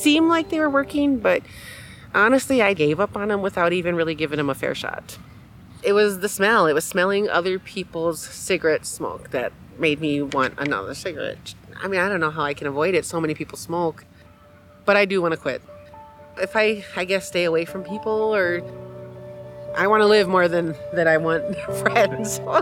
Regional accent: Rosebud, South Dakota, United States; I am Lakota from Rosebud, South Dakota.

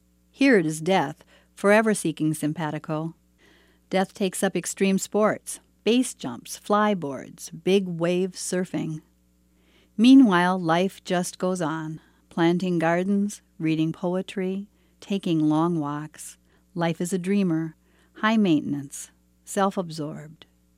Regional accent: Cotton, Minnesota, United States; I'm from Cotton, Minnesota.

